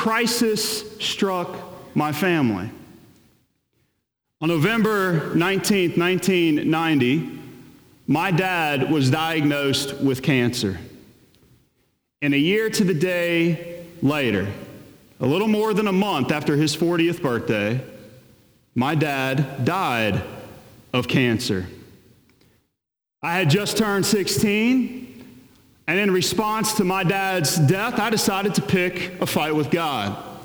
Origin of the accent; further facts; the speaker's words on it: the South, United States; But even growing up where I grew up, I literally knew nothing of Jesus.